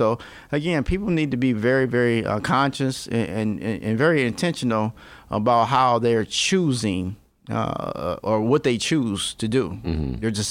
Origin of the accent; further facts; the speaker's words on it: South Bend, Indiana, United States; We're just from South Bend.